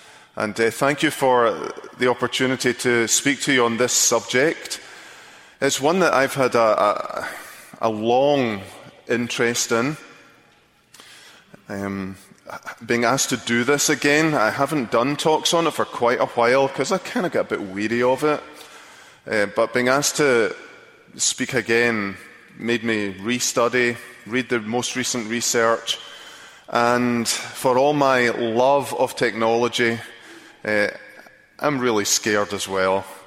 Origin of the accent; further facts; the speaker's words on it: Scotland, United Kingdom; As you may hear, I'm from Texas, and born and brought up in Scotland